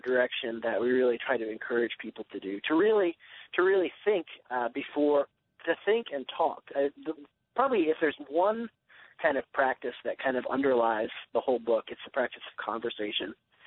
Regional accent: Washington, District of Columbia, United States; the church that I grew up in the Washington, D.C. area

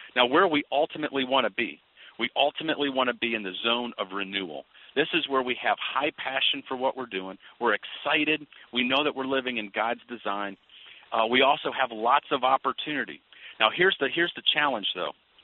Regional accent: Flint, Michigan, United States; my hometown of Flint, Michigan, where General Motors was closing down factories and those jobs were being sent overseas.

